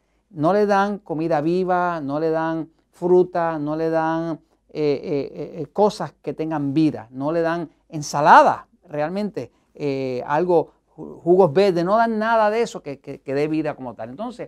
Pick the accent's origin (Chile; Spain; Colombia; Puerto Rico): Puerto Rico; en mi país, en Estados Unidos, en Puerto Rico